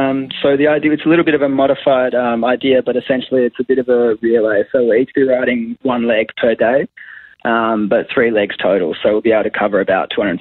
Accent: Perth, Western Australia, Australia; now in Torquay, Australia; I hail from Perth, so the idea is to finish up our year of study here and then ride over to Perth from Geelong.

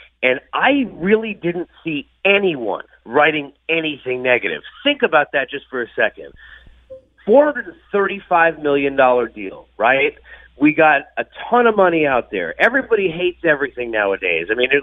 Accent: New York, United States; I grew up on Long Island.

